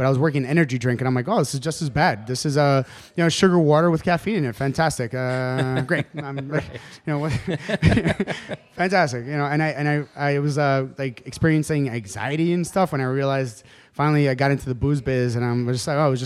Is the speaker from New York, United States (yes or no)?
yes; New York, United States; also born or lived in Colombia; So I was actually born in Colombia. I came here when I was one. By here, I mean New York. I've been in New York ever since. Queens, mainly.